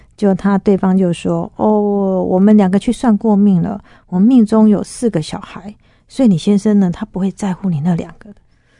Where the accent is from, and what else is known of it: Taiwan; moved away as an adult; now in United States